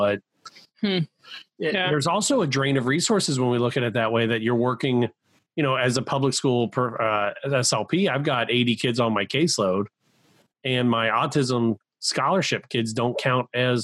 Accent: Cincinnati, Ohio, United States; I come from Cincinnati, where a lot of our private schools down here in Cincinnati are the Catholic schools.

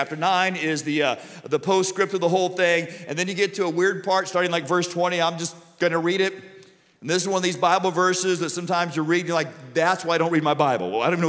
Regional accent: Southern United States, United States; By the way, I'm from the South. I can't say the word naked.

